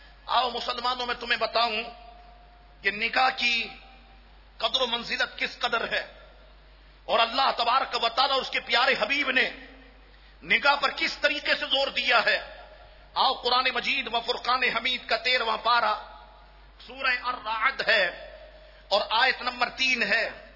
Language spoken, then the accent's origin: Urdu; Karachi, Sindh, Pakistan; میں بھی اسی کراچی میں پیدا ہوا ہوں اور اسی شہر میں بڑا ہوا ہوں